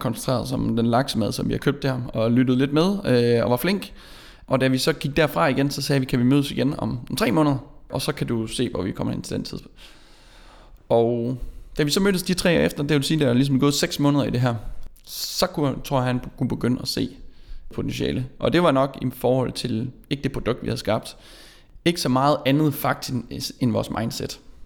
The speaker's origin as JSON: {"language": "Danish", "town": "Vadum", "region": "North Denmark Region", "country": "Denmark", "said": "Han er fra Brovst, jeg er fra Vadum."}